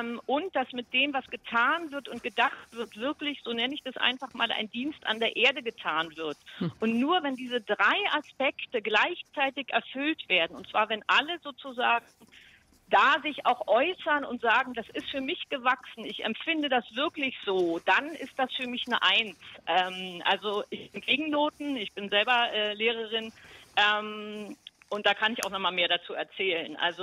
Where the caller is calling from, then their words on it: Berlin, Germany; und ich komme aus Berlin.